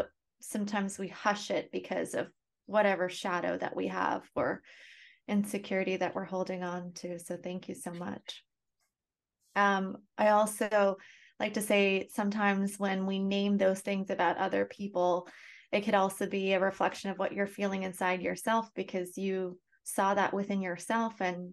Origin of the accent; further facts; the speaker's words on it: Canada; also born or lived in Russia; So up until I was five, I lived in Russia. I was born in Russia. And then my dad immigrated my mom and I and my brother to Canada, where his family lived in. So he's one of eight kids. And so growing up, I grew up in Canada.